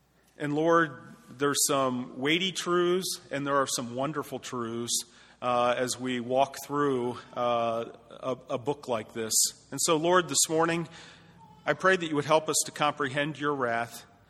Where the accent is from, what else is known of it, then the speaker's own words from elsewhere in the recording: Bethlehem, Pennsylvania, United States; I grew up in just outside of Bethlehem, Pennsylvania. That used to be one of the big steel towns of Pennsylvania.